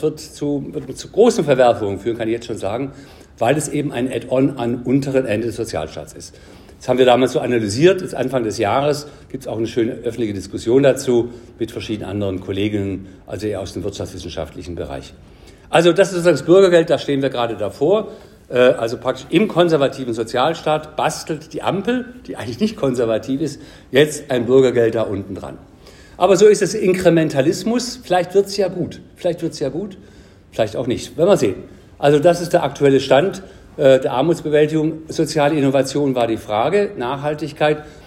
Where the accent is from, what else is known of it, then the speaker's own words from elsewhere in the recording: Baden-Württemberg, Germany; Oder ich als Schwabe, Kehrwoche.